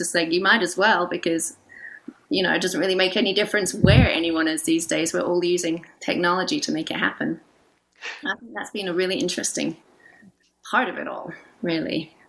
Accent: East of England, United Kingdom; I am from it's kind of southeastern area, coast of England, in an area called East Anglia. And I grew up there till I was abou

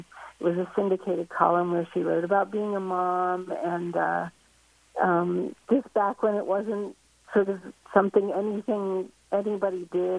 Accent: Pittsburgh, Pennsylvania, United States; I really loved music when I got to New York, but it was, I grew up in Pittsburgh and yes.

